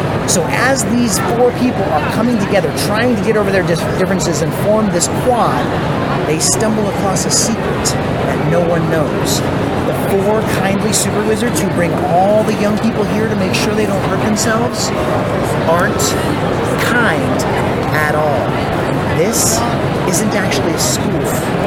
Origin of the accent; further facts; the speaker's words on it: Englewood, Colorado, United States; I'm from Inglewood, Colorado